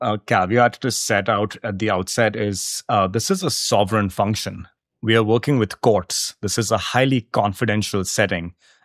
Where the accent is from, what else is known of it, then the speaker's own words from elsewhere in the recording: India; I'm a lawyer from India.